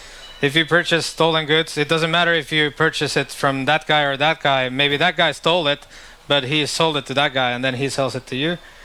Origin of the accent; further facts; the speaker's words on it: Finland; because I'm from Finland.